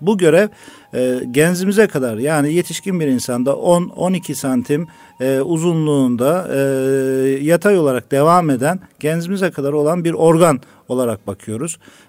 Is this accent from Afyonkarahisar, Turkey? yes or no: no; Istanbul, Turkey; also born or lived in Kayseri; Efendim ben 1971 doğumluyum, Kayseri doğumluyum. İstanbul'da tabii ki uzun süre yetiştik, İstanbul'da büyüdük.